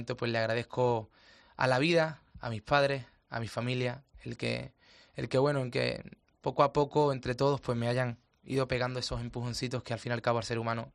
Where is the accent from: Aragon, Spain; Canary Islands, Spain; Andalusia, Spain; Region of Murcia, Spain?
Andalusia, Spain; Córdoba; quería hablar de esos patios cordobeses, que yo soy cordobés